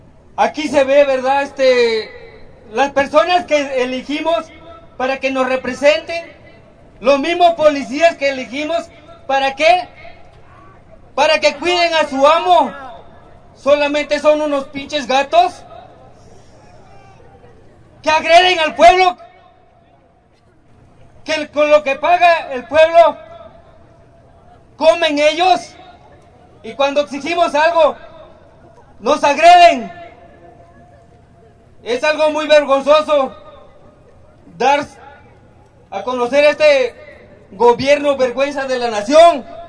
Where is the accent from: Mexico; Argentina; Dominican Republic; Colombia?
Mexico; Esos somos los mexicanos que ayudan al prójimo cuando sufre.